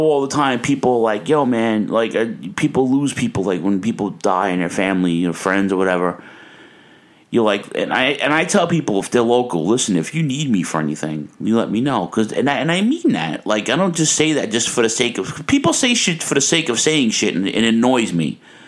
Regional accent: New York, United States; I can go anywhere in the world now and be like, yo, I'm from New York. I can do this.

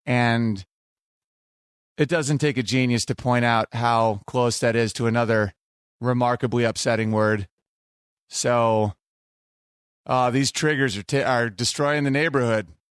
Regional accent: United States; born there; Because Native American, like I'm Native American. I was born in America.

